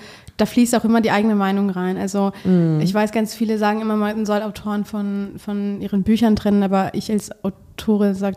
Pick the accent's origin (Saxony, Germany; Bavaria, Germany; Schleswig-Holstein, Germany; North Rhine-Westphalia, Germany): North Rhine-Westphalia, Germany; Cologne; Also ich komme aus Köln